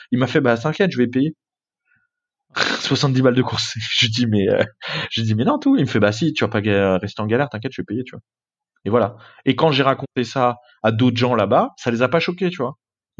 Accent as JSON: {"language": "French", "country": "France", "moved": "yes", "said": "Ça veut pas dire que j'oublie que je suis français ou quoi. Je vais pas renoncer à ma nationalité française."}